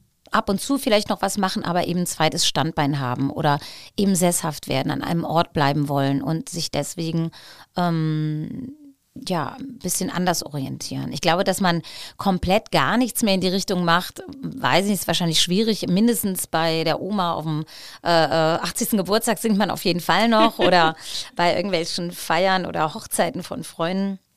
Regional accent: North Rhine-Westphalia, Germany; Ich bin Rheinländerin

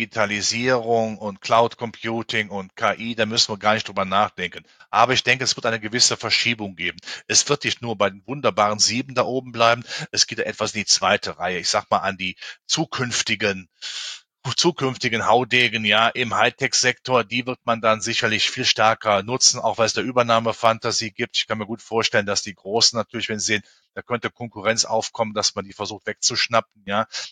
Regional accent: Germany; Auch in meinem Heimatland, in Deutschland

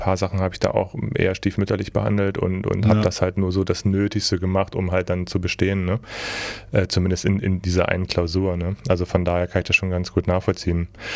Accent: Göttingen, Lower Saxony, Germany; also born or lived in Cologne; Ich komme ja aus Göttingen, ne? Kleinerer Stadt, und dann so nach Köln, so als Student

